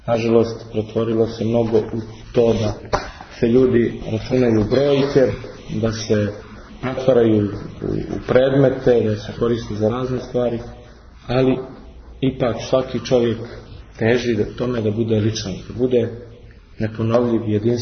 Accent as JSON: {"language": "Serbian", "country": "Montenegro"}